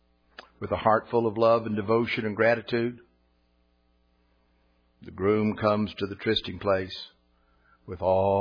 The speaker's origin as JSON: {"language": "English", "region": "West Virginia", "country": "United States", "said": "Well, I was from West Virginia. I had no idea what a tryst was."}